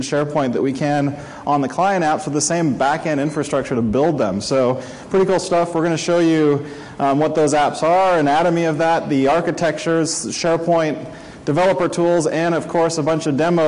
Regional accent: United States; I'm from the Office product team. As you can tell from my voice and my funny accent, I do come from the United States in the Redmond corporate office.

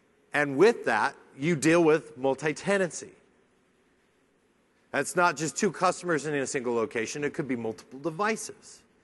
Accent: Seattle, Washington, United States; I'm from Seattle, so it's Starbucks, right?

